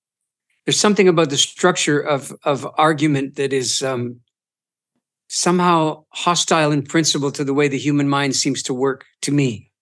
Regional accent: Ontario, Canada; also born or lived in Boston, United States; No, I'm Easterner. So Eastern Ontario, around the Great Lakes Basin.

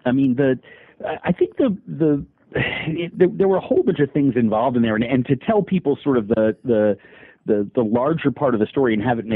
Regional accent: New York, United States; I'm from New York, so when someone says, what do you like?

